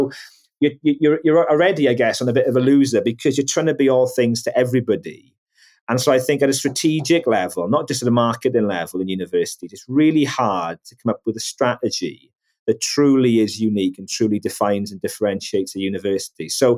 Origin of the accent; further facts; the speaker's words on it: Wales, United Kingdom; And I'm a Welshman as well. I think in Wales, we often tend to think of ourselves as imposters as well.